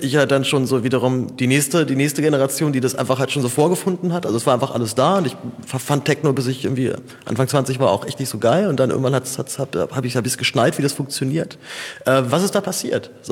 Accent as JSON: {"language": "German", "region": "Berlin", "country": "Germany", "tie": "born or raised there", "said": "Also ich kenne halt so diesen Akademiker, Bildungsbürger-Kram so aus Zehlendorf, wo ich aufgewachsen bin"}